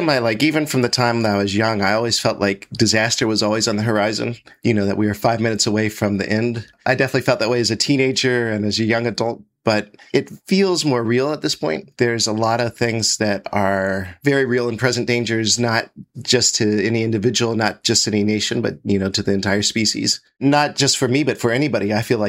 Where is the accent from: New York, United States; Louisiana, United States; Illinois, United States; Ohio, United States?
Ohio, United States; Columbus; I'm a philosopher from Columbus.